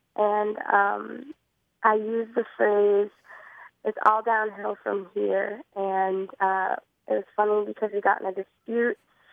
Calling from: Burlington, Vermont, United States; I'm calling from Burlington, Vermont.

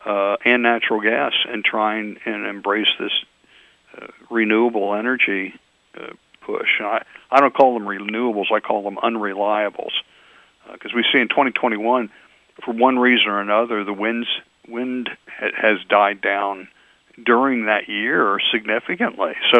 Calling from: Virginia, United States; I'm calling you from Virginia today.

